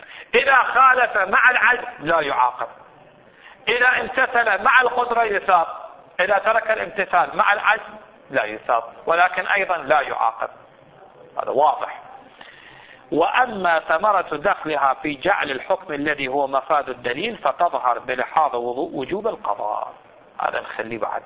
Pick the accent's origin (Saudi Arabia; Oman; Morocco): Saudi Arabia; وحتى عندنا في الحجاز في السعودية